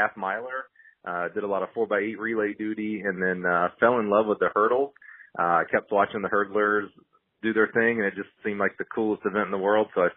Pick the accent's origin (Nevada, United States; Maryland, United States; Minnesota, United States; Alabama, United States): Alabama, United States; moved away as an adult; also born or lived in Chicago; So I grew up in Alabama, so I ran track at my small school down in Alabama and then actually moved to Chicago to go to an engineering school.